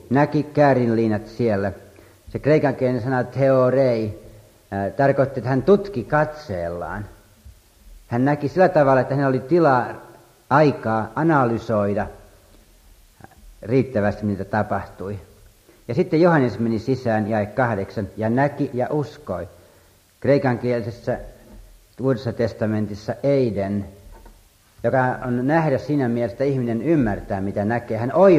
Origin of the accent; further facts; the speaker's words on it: Kerava, Uusimaa, Finland; mä näin siellä mun kotipaikkakunnallani Keravalla